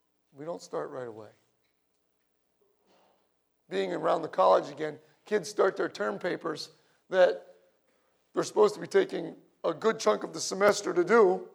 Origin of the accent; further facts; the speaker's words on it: Scranton, Pennsylvania, United States; I'm from Scranton.